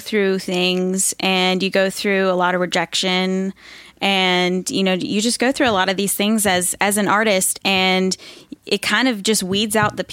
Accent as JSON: {"language": "English", "region": "Connecticut", "country": "United States", "tie": "born or raised there", "lives_now": "Nashville, United States", "said": "I grew up in Connecticut, but I have been coming here just meeting people, writing since I was that young."}